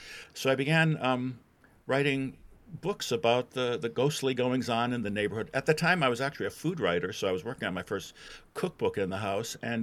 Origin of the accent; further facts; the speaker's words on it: Wisconsin, United States; moved away as an adult; now in Louisville, United States; I am based in Louisville, Kentucky. I'm not from Louisville originally. I'm from Wisconsin. I ended up here in the 1990s.